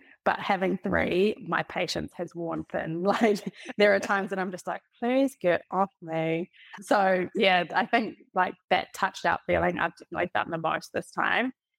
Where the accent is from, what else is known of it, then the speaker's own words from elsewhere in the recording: New Zealand; now in Melbourne, Australia; And when I moved to Melbourne from New Zealand, I just happened to get an admin role at one of Australia's leading independent agencies.